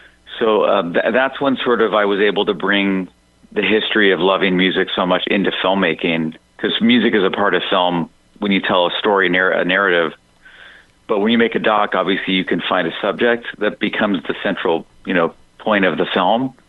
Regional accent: Los Angeles, California, United States; Well, I grew up in Los Angeles. I started a band when I was in high school.

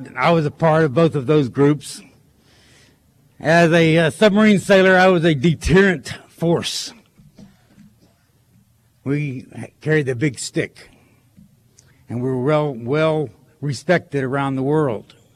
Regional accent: the South, United States; And I'm from the South, and I had no idea what these people were.

